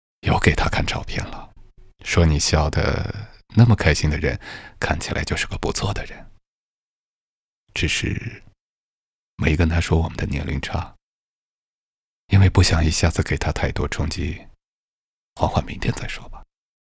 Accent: Fangchenggang, Guangxi, China; 我的家乡是广西防城港的

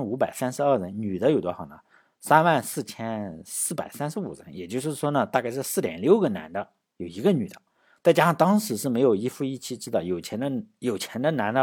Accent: Laiwu, Shandong, China; 比如说我老家莱芜县有县志，我那时候因为老家嘛

